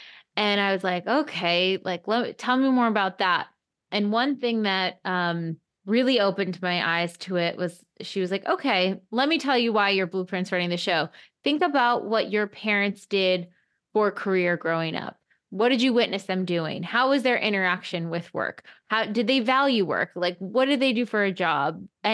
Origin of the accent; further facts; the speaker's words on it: East Coast, United States; moved away as an adult; now in Los Angeles, United States; So I think I moved to Los Angeles from New York. I'm an East Coaster originally.